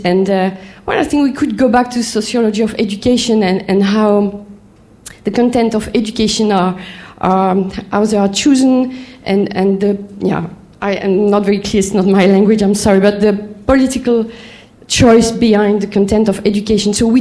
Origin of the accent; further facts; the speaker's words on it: France; from France.